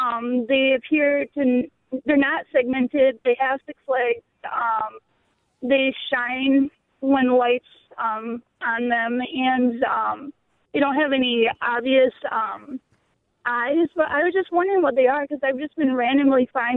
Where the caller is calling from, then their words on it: Fox Lake, Wisconsin, United States; So at the beginning of summer, I moved from Middleton to Fox Lake, which the area I was in Middleton, it was mostly just lawn areas and whatnot. And now I moved by the river in Fox Lake